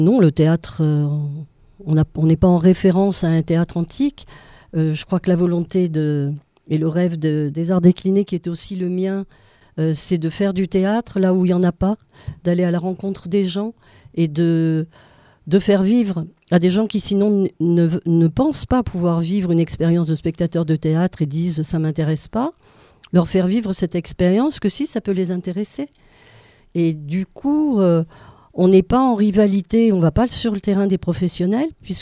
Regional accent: Paris, Île-de-France, France; also born or lived in Provence / Grenoble; now in Drôme, France; Paris, puis la Provence, puis Grenoble, où j'ai fait toute ma carrière de professeur de français

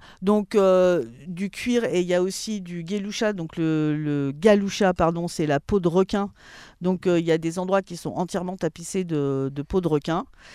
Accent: Nancy, Grand Est, France; tu sais que moi, je viens de Nancy

